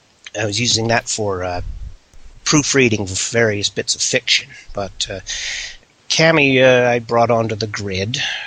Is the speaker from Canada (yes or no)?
yes; Canada; maybe it's just a function of being Canadian.